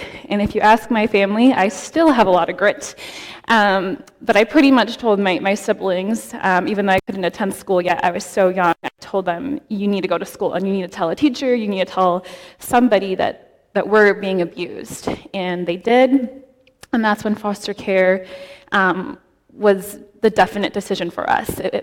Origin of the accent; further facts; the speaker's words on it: Corpus Christi, Texas, United States; born there; So I was born in Corpus Christi, Texas.